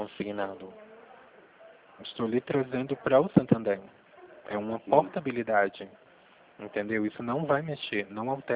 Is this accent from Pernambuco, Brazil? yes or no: yes; Pernambuco, Brazil; now in Rio Claro, Brazil; Eu sou pernambucano. Mas trabalho aqui no, na cidade de Rio Claro